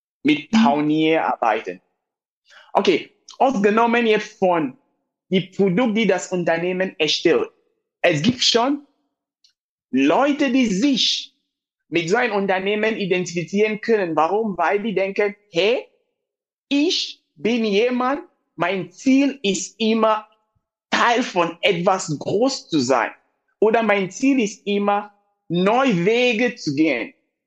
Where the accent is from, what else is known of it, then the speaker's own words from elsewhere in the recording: Cameroon; German is a second language; 2001, ich war noch in Kamerun, meine Heimat.